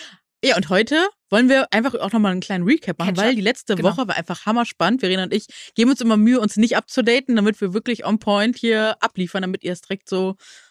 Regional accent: Neuss, North Rhine-Westphalia, Germany; Ich komme ja aus Nüss, der Hochburg.

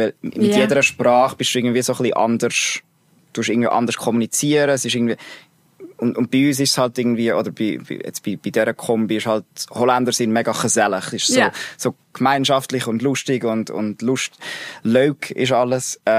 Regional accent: Emmetten, Nidwalden, Switzerland; also born or lived in Lucerne / Buchs; Und dann aber in Nidwalden aufgewachsen, genau. Zuerst in Buchs, etwa 6 Jahre. Und dann sind wir gezügelt auf Emmetten. Das ist so ein kleines Bergdorf, ein bisschen oberhalb.

